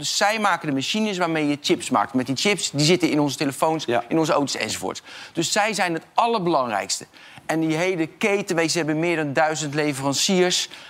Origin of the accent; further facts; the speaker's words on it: South Holland, Netherlands; ik kom uit het Westland. En toen ik jong was, toen woonden dus bij ons achter in de schuur... woonden in een caravan, ook arbeidsmigranten.